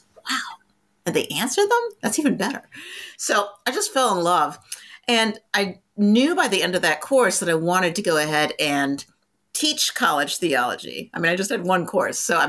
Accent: Virginia, United States; And I grew up in the South. I was born in Virginia. And most of my life I lived in the South until I was adult.

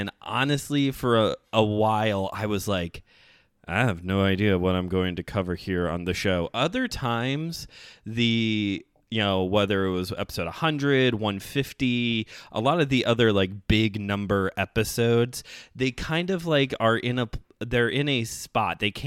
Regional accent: Hammond, Indiana, United States; But I grew up in Hammond and spent a lot of time in Highland and Griffith.

